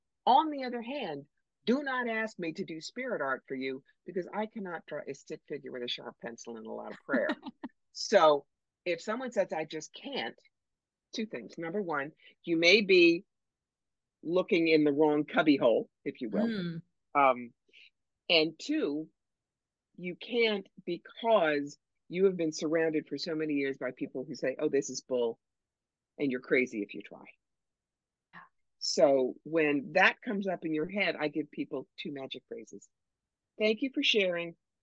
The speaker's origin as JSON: {"language": "English", "region": "New York", "country": "United States", "said": "I'm sorry. I'm from New York. I want to vomit."}